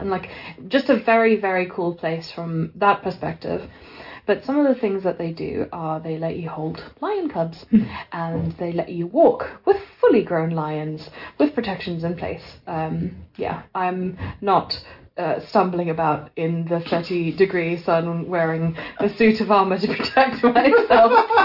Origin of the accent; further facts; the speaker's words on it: South Africa; I am South African, and I had an amazing experience as a child